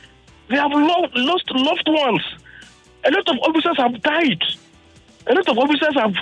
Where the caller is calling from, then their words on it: Maiduguri, Borno, Nigeria; I'm calling from Maiduguri.